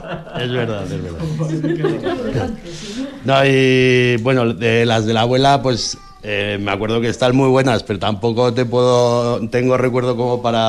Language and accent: Spanish; Ullíbarri Gamboa, Basque Country, Spain; yo vengo de Ullíbarri Gamboa